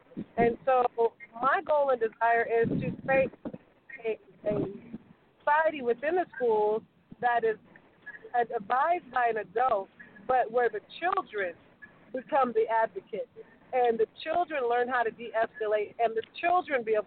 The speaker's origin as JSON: {"language": "English", "region": "Florida", "country": "United States", "said": "We actually have a tour starting in Lake County. I'm from Florida."}